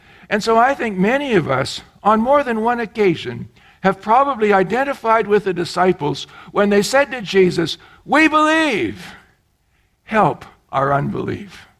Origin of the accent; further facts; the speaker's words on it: Alberta, Canada; I grew up in Alberta. We have experience about skating on the lake.